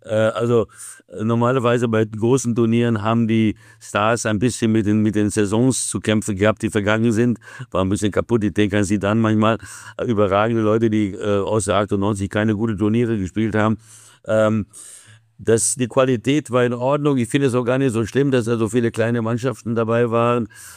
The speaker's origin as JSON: {"language": "German", "town": "Wiesbaden", "region": "Hesse", "country": "Germany", "said": "Also ich komme ja aus Wiesbaden."}